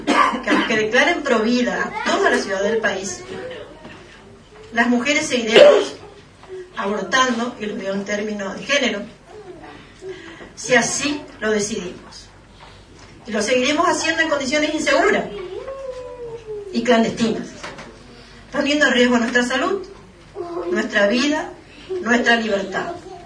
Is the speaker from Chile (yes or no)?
no; Puerto Iguazú, Misiones, Argentina; muchas de nosotras nacimos acá en Puerto Iguazú, como yo, por ejemplo, que soy acá de Puerto Iguazú y criada en esta ciudad.